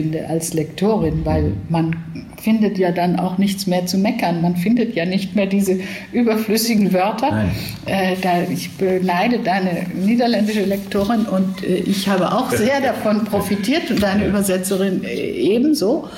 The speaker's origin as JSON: {"language": "German", "region": "Southern Germany", "country": "Germany", "said": "Das geht mir als Süddeutscher völlig ab, diese Perspektive."}